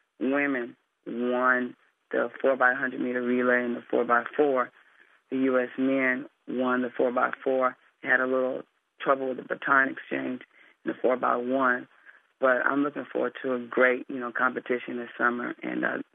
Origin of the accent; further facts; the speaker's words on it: Compton, California, United States; I'm from Compton, California, and I was taken out of my home in Compton and placed in an asthmatic home.